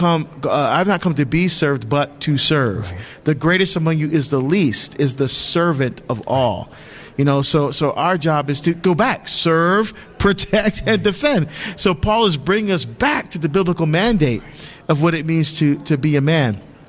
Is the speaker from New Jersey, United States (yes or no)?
yes; New Jersey, United States; I'm nobody. I'm some schmo from Jersey, right?